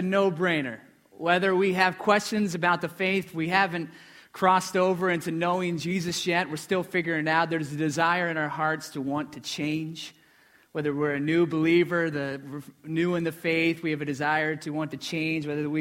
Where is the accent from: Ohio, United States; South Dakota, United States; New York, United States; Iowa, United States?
Iowa, United States; and I'm from Iowa, but my region was Philadelphia.